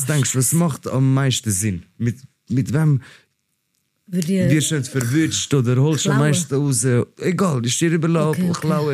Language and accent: German; Bosnia & Herzegovina; Von Bosnien.